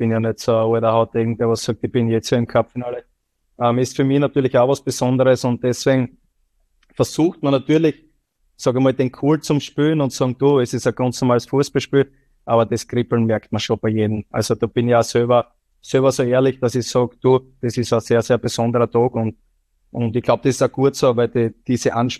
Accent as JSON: {"language": "German", "country": "Austria", "said": "als stolzer Österreicher muss das mitsingen"}